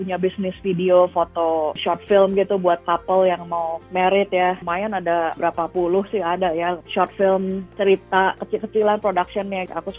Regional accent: Indonesia; Apalagi aku juga dari Asia ya, yang apa sih mental illness itu gak pernah diomongin, apalagi di Indonesia.

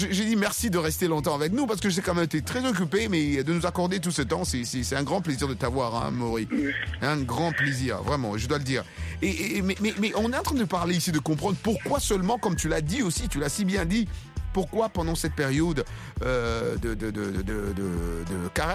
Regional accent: Sénou, Bamako, Mali; Je viens de Sénou. Tu vois Sénou à côté de l'aéroport? Tu vois Sénou à côté de l'aéroport, là? C'est là chez moi.

